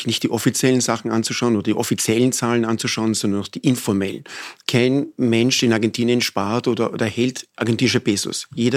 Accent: Vienna, Austria; Aus Spanien, Madrid. Mein Vater war Spanier. Und von dort kommt auch mein Name her. Wobei, ich habe mein ganzes Leben eigentlich in Österreich verbracht, in Wien. Also ich fühle mich als Wiener, obwohl ich einen sehr spanischen Namen habe.

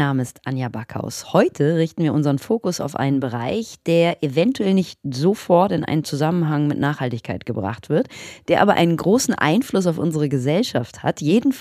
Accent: Cologne, North Rhine-Westphalia, Germany; ich bin riesengroßer FC-Fan als Kölnerin.

